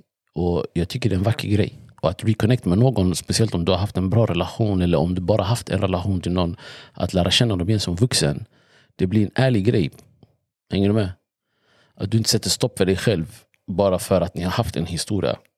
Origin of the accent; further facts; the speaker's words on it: Växjö, Kronoberg County, Sweden; Hemma i Växjö och vi växte upp ihop.